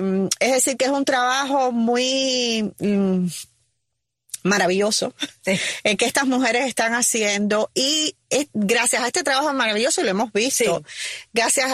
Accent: Cuba; te lo digo como mujer, como madre, como cubana

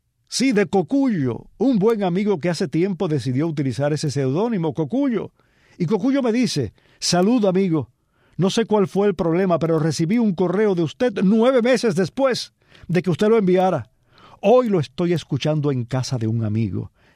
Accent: Cuba; San Antonio Amaicí. Ese es mi pueblo cubano.

